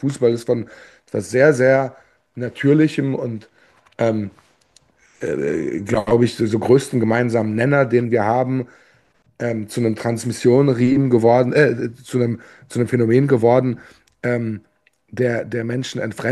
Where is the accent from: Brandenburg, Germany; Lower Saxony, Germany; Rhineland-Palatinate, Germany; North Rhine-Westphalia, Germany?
Rhineland-Palatinate, Germany; Ludwigshafen; die mir meine Heimat weggenommen hat und die Stadt Ludwigshafen, die ich kenne, heute nicht mehr wiederzuerkennen ist.